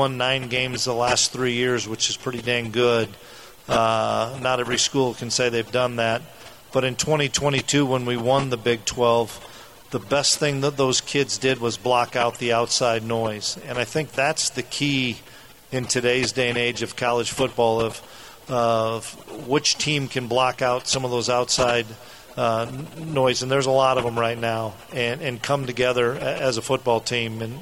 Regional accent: Waterloo, Iowa, United States; I grew up in Waterloo, Iowa, and I was a Northern Iowa fan, and that's where I played, was at the University of Northern Iowa.

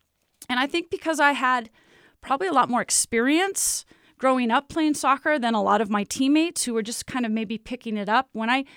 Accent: Lake Oswego, Oregon, United States; also born or lived in Provo, Utah; And it was fun growing up in Lake Oswego, born here in Provo, actually, at the hospital across the street.

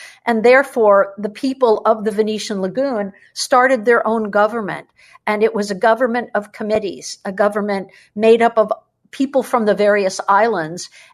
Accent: United States; But the funny part was, I'm an American. My teacher is an American.

